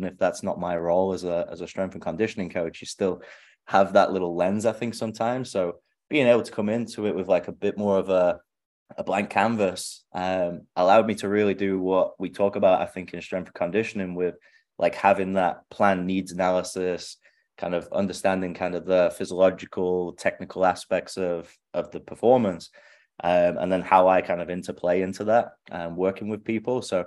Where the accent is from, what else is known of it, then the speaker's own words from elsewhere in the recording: Oldham, North West England, United Kingdom; originally I'm from Oldham, England, just outside of Manchester. So originally from the UK